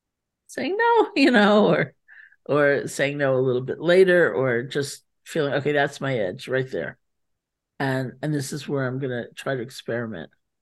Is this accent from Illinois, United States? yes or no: no; New York City, New York, United States; Like, I'm in New York City right now, and I grew up in New York City